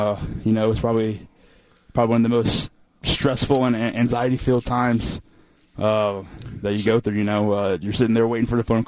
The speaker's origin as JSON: {"language": "English", "region": "Colorado", "country": "United States", "tie": "born or raised there", "also_born_or_lived": "Houston, Texas", "said": "I'm from Houston originally, but I grew up, did a lot of my living in Colorado."}